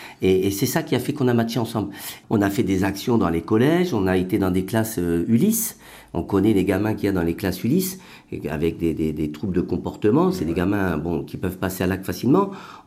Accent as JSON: {"language": "French", "town": "Paris", "region": "Île-de-France", "country": "France", "tie": "born or raised there", "said": "Je viens de Paris, donc grandi dans les cités, dans ces époques où il y avait tous ces jeunes là qui se cherchaient, et on a tous grandi au milieu de la drogue et compagnie là."}